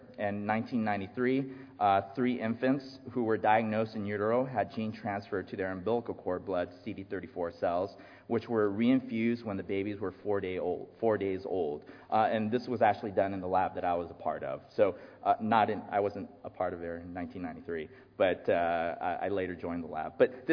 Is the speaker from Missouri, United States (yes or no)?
no; Los Angeles, California, United States; I'm actually from Los Angeles. This is the LA version of a stem cell.